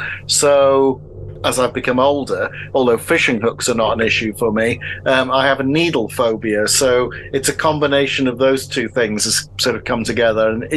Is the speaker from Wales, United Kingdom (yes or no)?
yes; Bridgend, Wales, United Kingdom; also born or lived in Swansea; I mean, I'm Welsh. I mean, I was born and brought up in Bridgend and Swansea.